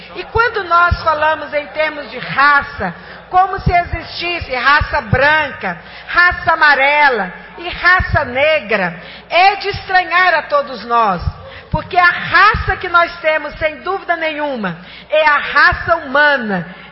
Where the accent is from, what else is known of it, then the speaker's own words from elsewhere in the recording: Brazil; E nós, como brasileiros, não podemos de forma nenhuma nos considerarmos brancos, mas nós temos um sangue negro e um sangue que nos orgulha muito, porque foi o sangue que ajudou a construir o nosso país